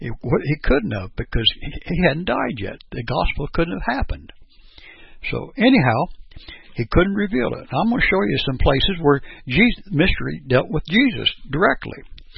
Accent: Perry, Kansas, United States; I'm from Perry, Kansas

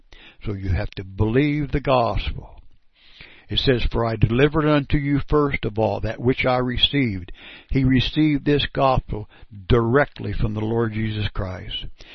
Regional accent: Perry, Kansas, United States; I'm from Perry, Kansas.

